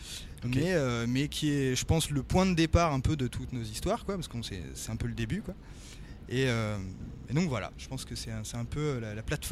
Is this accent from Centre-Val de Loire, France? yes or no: yes; Tours, Centre-Val de Loire, France; on vient tous un peu du même coin, on vient tous de Tours ou de Tours de Tours, quoi. On s'est tous retrouvés à Tours en tout cas.